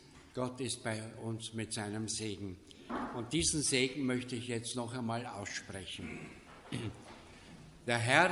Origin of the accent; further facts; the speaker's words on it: Kirchbach, Austria; Und ich weiß, meine Heimat Kirchbach, da bin ich sehr verbunden auch.